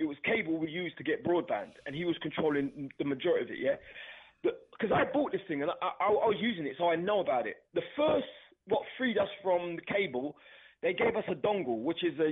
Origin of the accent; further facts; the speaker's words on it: London, United Kingdom; But the area I grew up in East London, he comes from the same area.